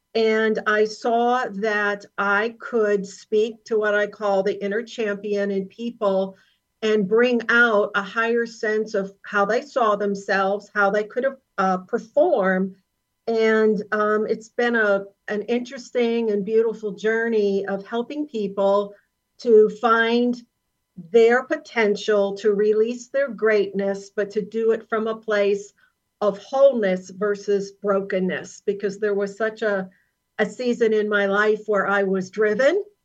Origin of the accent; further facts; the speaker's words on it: Pittsburgh, Pennsylvania, United States; Well, I grew up in Pittsburgh in Western Pennsylvania.